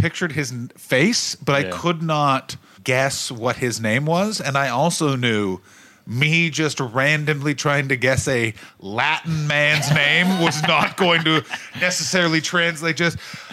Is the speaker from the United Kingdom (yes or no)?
no; Canada; Just as a Canadian man, can I please know who Alan Jones is